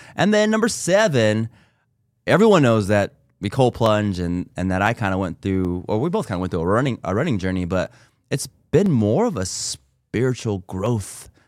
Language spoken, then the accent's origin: English; Las Vegas, Nevada, United States; We're city people. We're born and raised in Las Vegas.